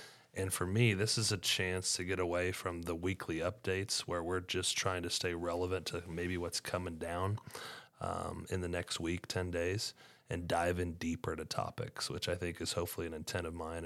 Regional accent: Hays, Kansas, United States; started, as you just alluded to, as a classroom teacher for 5 years, where I was actually born and raised in Hayes

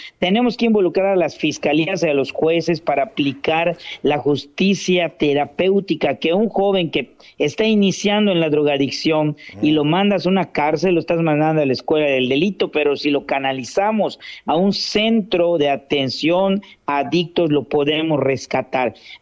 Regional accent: Yucatán, Mexico; resaltar los valores que nos distinguen como yucatecos

